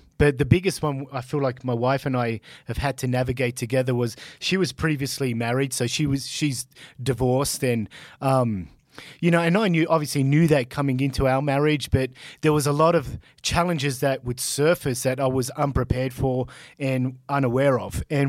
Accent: Australia; moved away as an adult; I remember when I moved from Australia to here and, you know, 2014 was a massive year for me. I got married. I left my country.

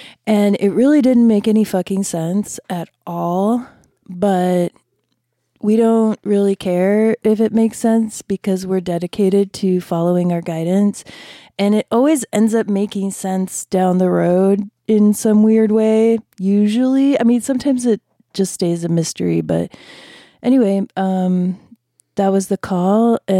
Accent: Michigan, United States; I'm not from Michigan. I'm actually also from Michigan.

